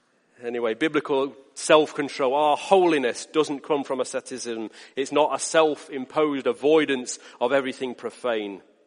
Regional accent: England, United Kingdom; I'm English, for heaven's sake. We keep ourselves to ourselves.

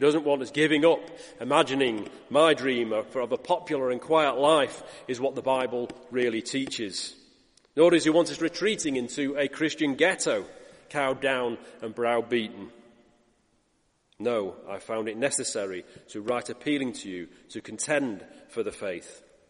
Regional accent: United Kingdom; Yes, we are British, most of us. And yes, our culture says, just mind your own business.

